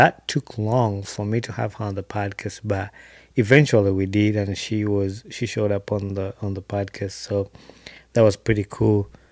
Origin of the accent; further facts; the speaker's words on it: Uganda; we grew up in Uganda thinking like only men are supposed to be engineers